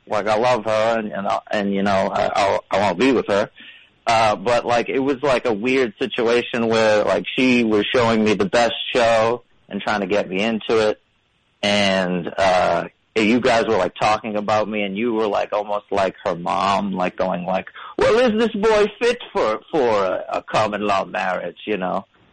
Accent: Boston, Massachusetts, United States; from South Boston.

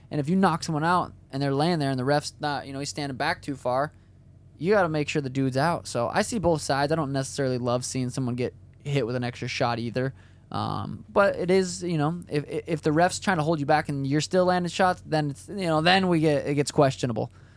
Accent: Montana, United States; They're coming to Montana, my home state, which is going to be pretty cool.

